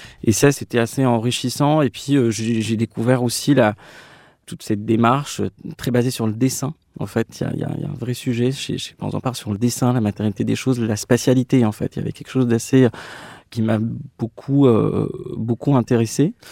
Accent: Casablanca, Casablanca-Settat, Morocco; moved away as an adult; now in France; Je suis né et j'ai grandi à Casablanca jusqu'à mon bac, en fait, où je suis arrivé après en France.

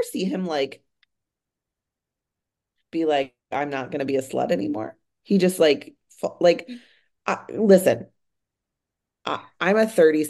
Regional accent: Chicago, Illinois, United States; like, I am from Chicago, but, like, Wisconsin's a weird fucking place.

